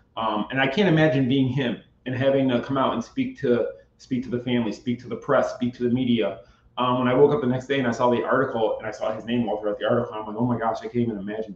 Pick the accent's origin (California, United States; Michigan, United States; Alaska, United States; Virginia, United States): Michigan, United States; And he was from Ohio, so we're from Michigan, so we had a lot to talk about and such.